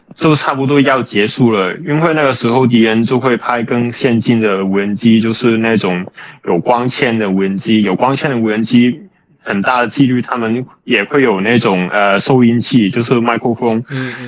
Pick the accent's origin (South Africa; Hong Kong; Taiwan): Hong Kong; moved away as an adult; now in Ukraine; 对，我是一名来自香港的土生土长的香港人，对，然后就是今年年初的时候，就自己一个飞过来乌克兰这边参军了。